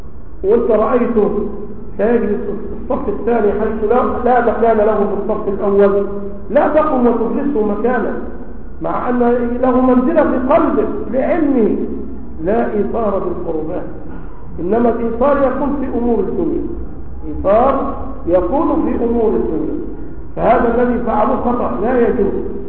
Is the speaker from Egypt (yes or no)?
yes; Egypt; لكن عندنا عادة في مصر أنهم لا يأخذون مهور